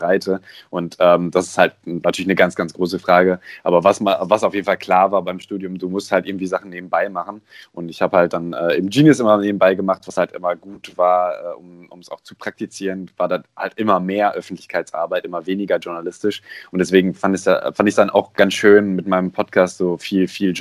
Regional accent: North Rhine-Westphalia, Germany; now in Stuttgart, Germany; Ich bin in NRW groß geworden. In der Nähe von Hamm.

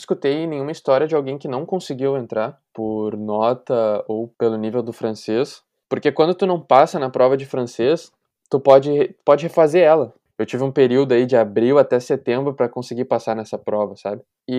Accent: Porto Alegre, Rio Grande do Sul, Brazil; Eu, por exemplo, sou de Porto Alegre, do Brasil.

